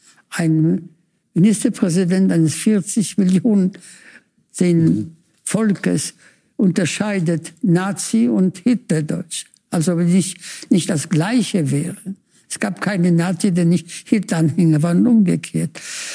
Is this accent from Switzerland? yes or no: no; Poland; born there; dass in meinem Geburtsland Polen es junge Menschen gibt